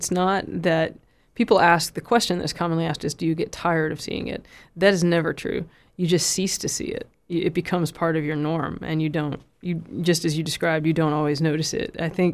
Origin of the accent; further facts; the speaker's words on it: Chattanooga, Tennessee, United States; I grew up on Lookout Mountain and had in Chattanooga, Tennessee.